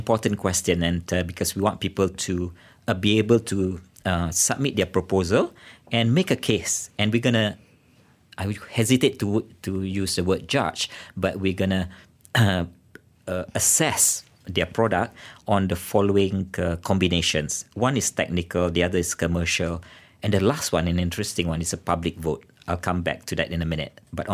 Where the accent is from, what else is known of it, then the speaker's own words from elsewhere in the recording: Malaysia; and we empathize as Malaysian.